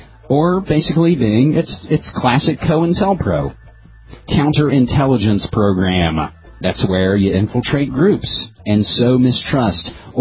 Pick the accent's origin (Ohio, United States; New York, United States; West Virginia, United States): West Virginia, United States; moved away as an adult; now in Oregon, United States; My home state of West Virginia, born and raised, 28 years there, only 4 here in Oregon.